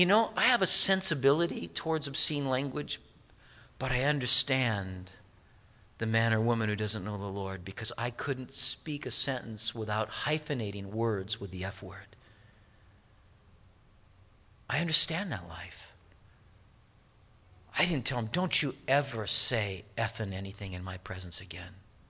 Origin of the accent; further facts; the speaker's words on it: Anaheim, California, United States; all of the friends that I grew up with is in Anaheim